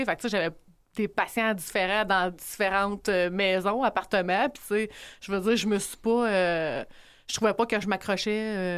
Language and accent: French; Quebec, Canada; moved away as an adult; now in Montreal, Canada; j'arrive à Montréal, parce que moi, je viens de la région de la Mauricie. Donc, c'est le party qui commence. Je sors de la campagne pour m'en venir en ville